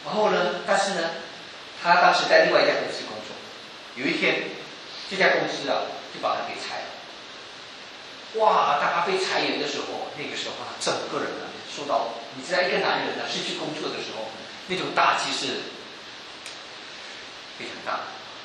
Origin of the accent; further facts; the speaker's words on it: China; 特别我们来自中国的很多人都有这样的观念